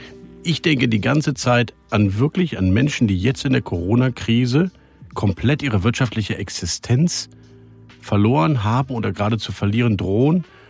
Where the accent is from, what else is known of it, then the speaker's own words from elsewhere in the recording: Münster, North Rhine-Westphalia, Germany; born there; Marina, danke, dass wir in deiner Heimat Münster, in meiner Geburtsstadt, in deiner Wahlheimat, kann man sagen?